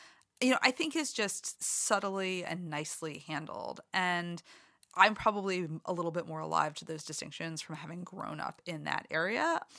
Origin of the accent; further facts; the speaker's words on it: Boston, Massachusetts, United States; because I am from Boston, from the Boston area.